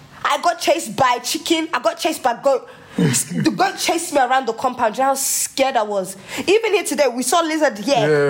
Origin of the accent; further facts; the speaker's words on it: United Kingdom; born there; You know, people think because I'm born in the UK that are, like, we're very, like, you know, British.